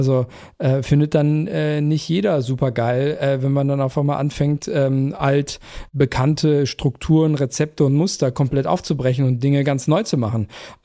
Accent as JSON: {"language": "German", "country": "Turkey", "tie": "born or raised there", "said": "als Waisenkind groß geworden in der Türkei der 60er, 70er Jahre, also wirklich komplett chancenlos."}